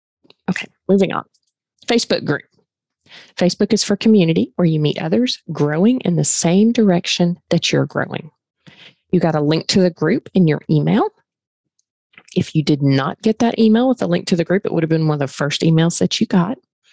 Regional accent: the South, United States; I'm a slow talker. I'm from the South.

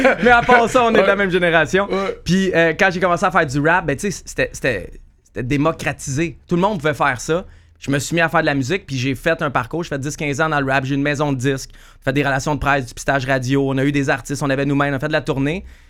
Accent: Montreal, Quebec, Canada; Tu sais, j'ai grandi à Hochelaga, Mercier.

